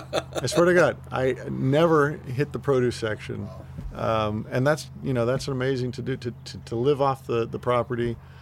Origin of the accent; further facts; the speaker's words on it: Los Angeles, California, United States; It's a long, convoluted story, but I grew up in Los Angeles, so I naturally kind of gravitated towards the film and television business.